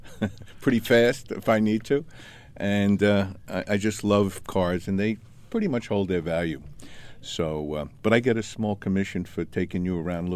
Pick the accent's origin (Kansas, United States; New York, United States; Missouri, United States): New York, United States; Valley Stream; my mom and dad are no longer with us, but I grew up in Valley Stream, and I had a Thunderbird. A 1958 Thunderbird.